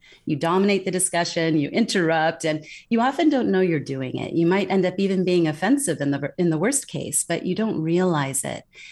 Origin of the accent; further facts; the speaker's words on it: California, United States; moved away as an adult; now in Singapore; I'm based in Singapore. I've been living abroad for 20 years, born and raised in California